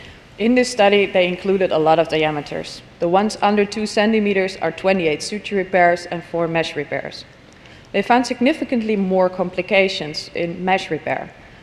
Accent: Rotterdam, South Holland, Netherlands; I'm from Rotterdam, the Netherlands.

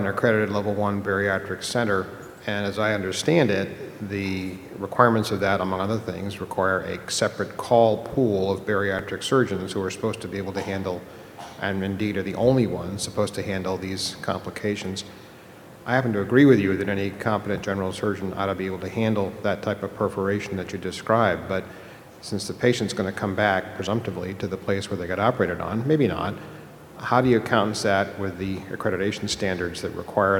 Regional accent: Boston, Massachusetts, United States; I'm from Boston.

